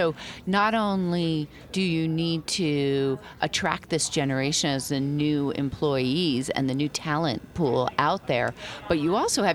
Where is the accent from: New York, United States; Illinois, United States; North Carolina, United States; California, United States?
New York, United States; Staten Island; Even though I grew up in New York, I grew up on Staten Island and it's a very conservative area.